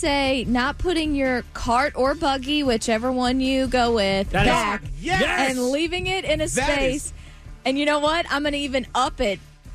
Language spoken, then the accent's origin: English; the South, United States; I'm from the South, y'all. I love manners.